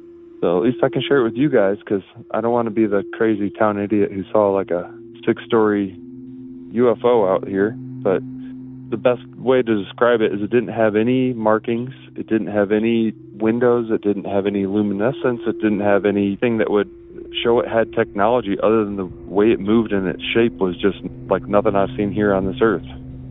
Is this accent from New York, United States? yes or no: no; Chicago, Illinois, United States; also born or lived in Indiana; now in Thermopolis, United States; I live now in Thermopolis, Wyoming. but I grew up mostly in Chicago and Indiana growing up